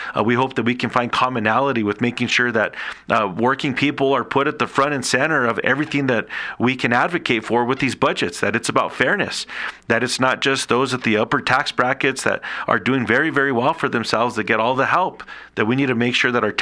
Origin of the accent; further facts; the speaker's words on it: Pojoaque, New Mexico, United States; Well, growing up in Pauaca, basketball is a real big deal.